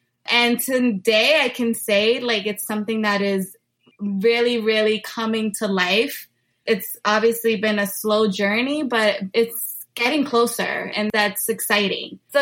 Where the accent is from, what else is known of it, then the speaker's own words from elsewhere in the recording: Jersey City, New Jersey, United States; I am born and raised in Jersey City, New Jersey